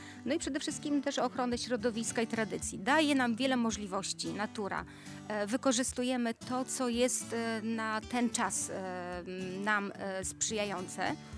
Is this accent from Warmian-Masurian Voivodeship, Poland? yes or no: yes; Warmian-Masurian Voivodeship, Poland; pracowałam w szkole i w Olsztynie, bo pochodzę z tamtych stron i tutaj też w Jarosławiu, w Dobrej, na różnych placówkach.